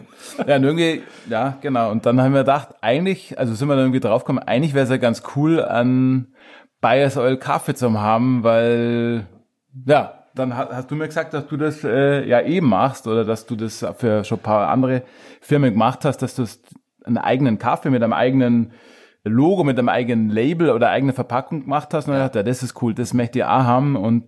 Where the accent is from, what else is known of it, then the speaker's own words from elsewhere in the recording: Trostberg, Bavaria, Germany; now in Chiemgau, Germany; Ich komme eigentlich aus Drumwalchen, also aus dem Chiemgau, war zeitlang weg in Minger und bin jetzt seit 2-3 Monaten endlich wieder daheim.